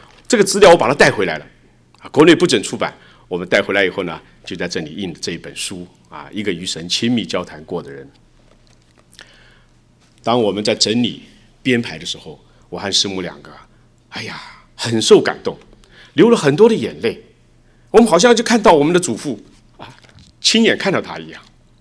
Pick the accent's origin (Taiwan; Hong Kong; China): Taiwan; 我从小在台湾生长。”所以我从来没有去过大陆，也不知道大陆的事情。